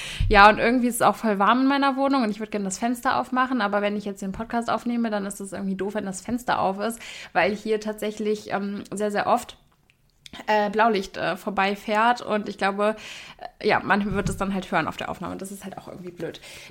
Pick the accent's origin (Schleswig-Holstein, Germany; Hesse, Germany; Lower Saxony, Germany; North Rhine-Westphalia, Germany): North Rhine-Westphalia, Germany; Cologne; Ich komme ja auch aus Köln